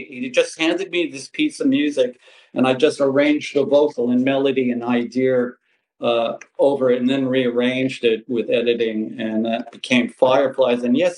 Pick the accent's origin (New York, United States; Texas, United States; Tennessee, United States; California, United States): New York, United States; New York City; what it's like growing up and being so alienated and lost growing up in Queens, deep Queens, as I call it, deep Queens, New York.